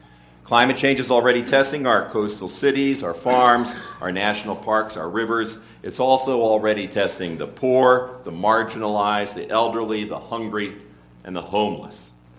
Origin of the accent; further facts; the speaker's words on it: Boston, Massachusetts, United States; People in my hometown in Boston are learning it firsthand